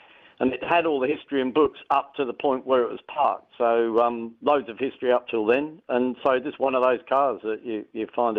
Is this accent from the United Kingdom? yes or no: yes; London, United Kingdom; And as you can probably detect from my accent, I was born there and grew up in London.